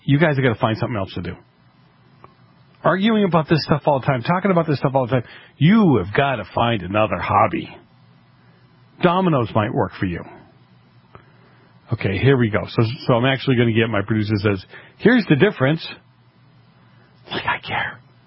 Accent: Boston, Massachusetts, United States; now in Los Angeles, United States; When I grew up in Boston, when I grew up in the Italian section, yeah, the Guinea section of Boston, these people were just off the boat.

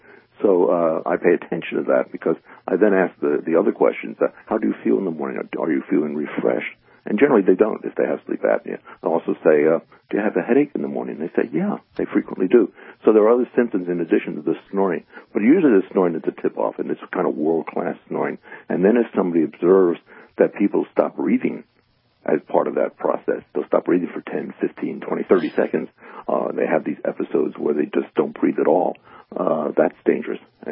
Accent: Allentown, Pennsylvania, United States; Yes. Yeah, I was born and raised in Allentown. I went to medical school in Philly.

